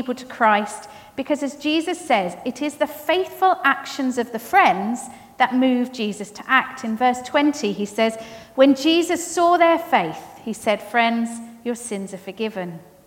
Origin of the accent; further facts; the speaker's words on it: Fleet, South East England, United Kingdom; I come from Fleet, so a little way up the M3 from you.